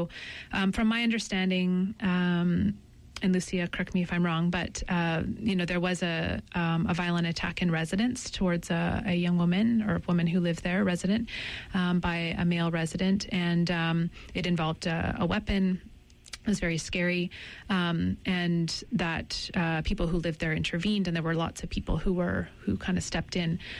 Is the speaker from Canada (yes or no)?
yes; Victoria, British Columbia, Canada; I'm also of Ukrainian and English ancestry on my mom's side, and I grew up on the Kwangan territories in Victoria, BC.